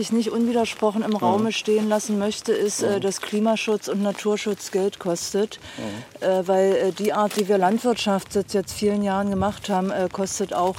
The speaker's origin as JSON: {"language": "German", "town": "Dessau", "region": "Saxony-Anhalt", "country": "Germany", "tie": "born or raised there", "said": "Ich bin groß geworden in Dessau, dort, wo die Mulde in die Elbe fließt. Ich lebe dort bis heute."}